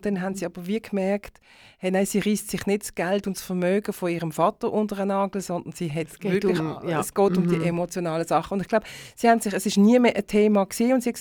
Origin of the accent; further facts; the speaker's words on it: Basel, Basel-Stadt, Switzerland; Was mache ich als Baslerin in Basel mit französischen Büchern?